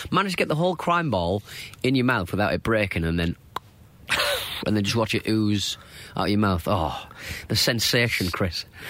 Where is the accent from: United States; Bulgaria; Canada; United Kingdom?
United Kingdom; England; Something I learnt was, I'm an Englishman! Which I would proudly say to my girlfriend, who couldn't care less.